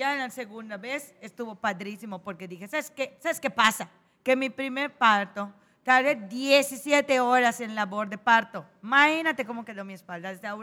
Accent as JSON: {"language": "Spanish", "region": "Yucatán", "country": "Mexico", "said": "Como yo soy yucateca, yo yucatecos digo."}